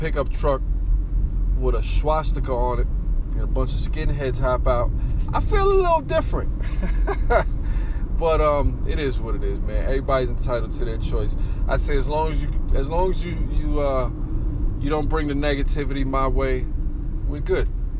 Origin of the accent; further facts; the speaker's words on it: New York City, New York, United States; now in Connecticut, United States; I'm a Bronx dude. My family's from the South, but I'm born and raised in the Bronx. And moving to Connecticut was a bit of an eye-opening experience.